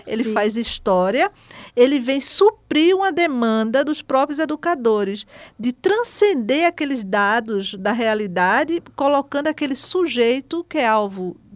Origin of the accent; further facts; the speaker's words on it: Recife, Pernambuco, Brazil; now in Curitiba, Brazil; eu tenho um sotaque diferente, porque eu não sou curitibana, eu sou recifense. Nasci e me criei em Recife e fiz toda a minha formação acadêmica em Recife, Pernambuco.